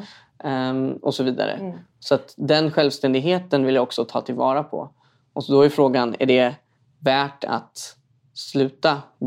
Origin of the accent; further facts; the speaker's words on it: Stockholm, Stockholm County, Sweden; uppvuxen i en förort i Stockholm liksom.